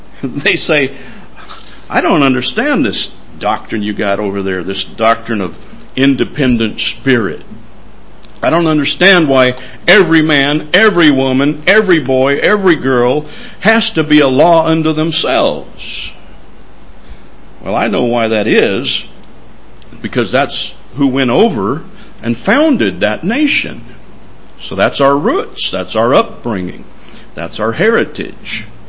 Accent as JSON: {"language": "English", "country": "United States", "tie": "born or raised there", "said": "I don't have any regrets growing up in America. I'm not ashamed to call myself an American."}